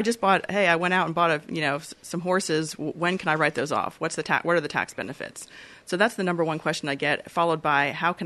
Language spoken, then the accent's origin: English; New Jersey, United States; now in Lexington, United States; I grew up on the Jersey Shore and you know, wasn't really involved.